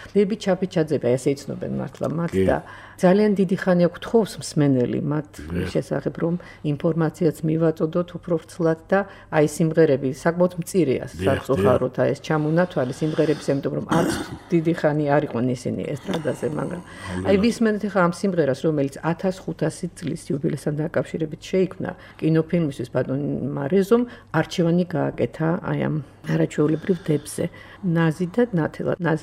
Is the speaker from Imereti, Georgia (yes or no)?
yes; Dargveti, Imereti, Georgia; მე ჩავწერე წელს ჩემს მშობლიურ სოფელ დარგვეთში ვისვენებდი